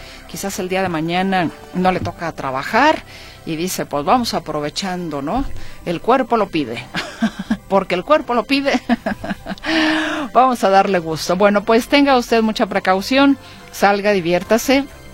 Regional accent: San Martín Hidalgo, Jalisco, Mexico; Soy de San Martín Hidalgo

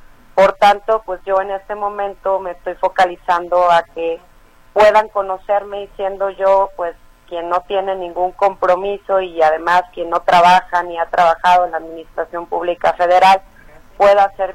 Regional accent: Jalisco, Mexico; Yo soy la de Jalisco, soy la externa, soy la que poco se conoce en Ciudad de México

